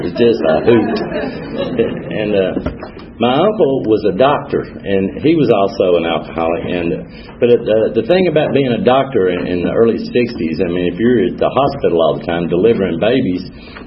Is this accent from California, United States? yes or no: no; Columbia, Tennessee, United States; But I grew up in Columbia, Tennessee. It's about 35, 40 miles south of Nashville. It's a great little town.